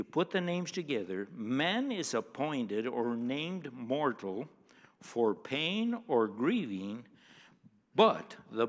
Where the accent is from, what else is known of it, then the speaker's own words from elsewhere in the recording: United States; They didn't pick me as some as a Yankee.